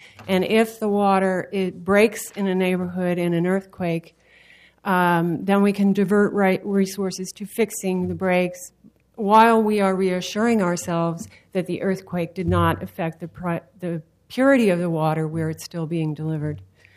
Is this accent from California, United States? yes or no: no; Washington, District of Columbia, United States; now in Oregon, United States; I am not a cradle Oregonian. I was born back east, and I grew up near Washington, D.C., so I'm familiar with some of the practices back there